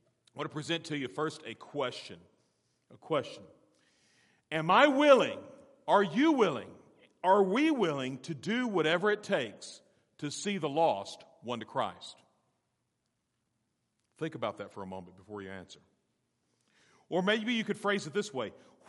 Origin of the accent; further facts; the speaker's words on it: California, United States; also born or lived in Alabama; growing up in California, I remember Shell stations, and in Alabama, I remember Shell stations.